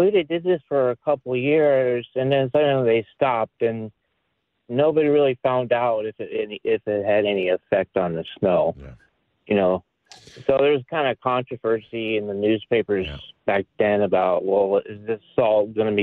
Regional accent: Modesto, California, United States; I grew up in Modesto, and I remember in the 1980s, they were doing cloud seeding just east of Modesto into the Sierra Nevada

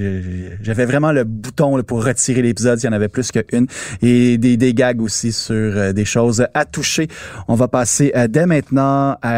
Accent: Quebec, Canada; chez nous au Québec

